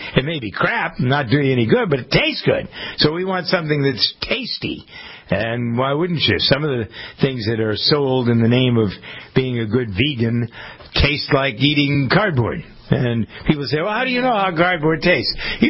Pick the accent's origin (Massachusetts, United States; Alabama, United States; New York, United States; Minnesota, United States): Massachusetts, United States; Framingham; I drive by one in the city that's next to my hometown of Framingham